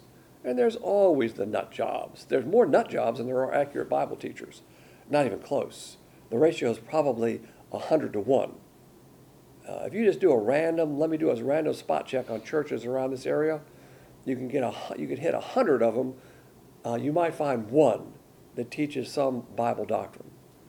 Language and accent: English; the South, United States; As a Southerner, you know, I have a system of a code of ethics